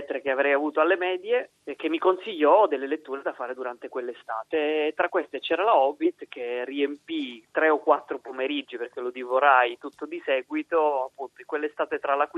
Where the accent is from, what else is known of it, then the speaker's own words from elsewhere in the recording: Sicily, Italy; nel coprifuoco della mia terra, la Sicilia, dove nelle prime ore del pomeriggio non si può fare nulla, soprattutto se siamo nel pieno dell'estate